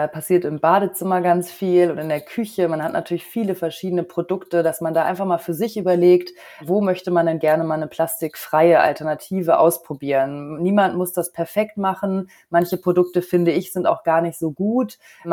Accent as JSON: {"language": "German", "region": "Hamburg", "country": "Germany", "said": "für mich als Hamburgerin"}